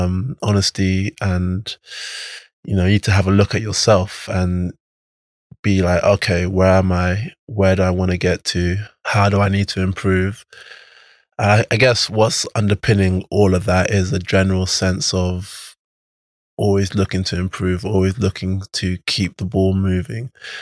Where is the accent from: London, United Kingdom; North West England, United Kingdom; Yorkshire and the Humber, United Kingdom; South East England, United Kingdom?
London, United Kingdom; Yeah, I grew up in North London. I've never lived in Nigeria.